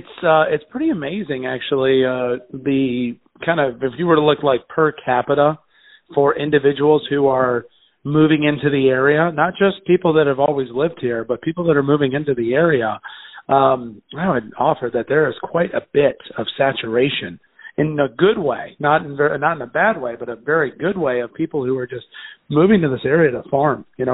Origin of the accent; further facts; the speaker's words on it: Florida, United States; I myself am a city boy turned farmer. You know, I was raised in Central Florida and pretty much lived around cities my whole life.